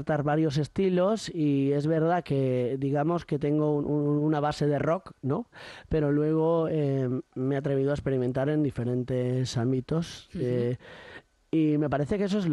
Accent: Pasaia, Basque Country, Spain; Bueno, yo soy nacido en Pasaya y soy un músico guipuzcoano. Y toco mucho la guitarra por todos los pueblos de la geografía de Euskal Herria.

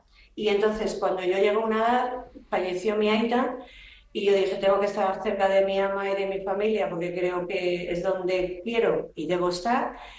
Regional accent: Bilbao, Basque Country, Spain; yo ahí aguantando como buena vasca Tauro y de Bilbao

